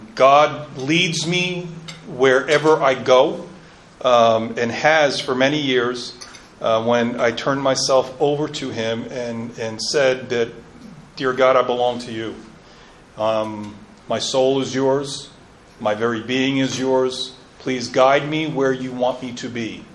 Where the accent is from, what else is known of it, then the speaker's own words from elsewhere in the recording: Long Island, New York, United States; And before I left for England, I was raised on Long Island, New York.